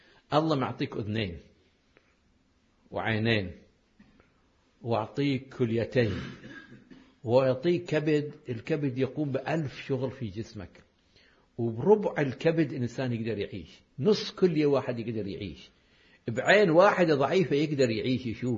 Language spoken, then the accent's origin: Arabic; Iraq; كان واحد حاكم عندنا بالعراق